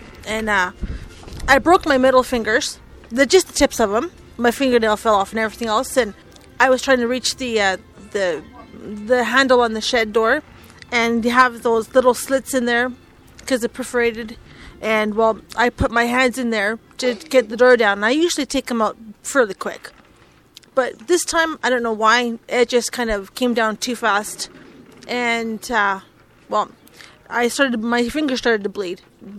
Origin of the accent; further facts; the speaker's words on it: Edmonton, Alberta, Canada; I live in Edmonton, born and raised in Edmonton.